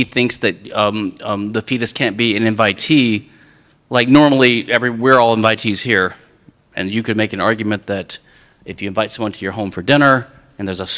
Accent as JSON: {"language": "English", "region": "Louisiana", "country": "United States", "tie": "born or raised there", "said": "in some countries like France and in my home state of Louisiana is what's called forced heirship"}